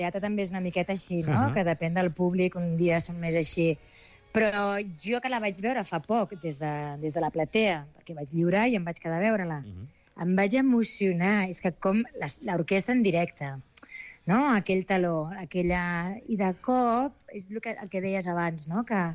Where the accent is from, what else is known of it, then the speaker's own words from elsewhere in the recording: Argentona, Catalonia, Spain; Jo soc d'Argentona i tinc una amiga d'aquí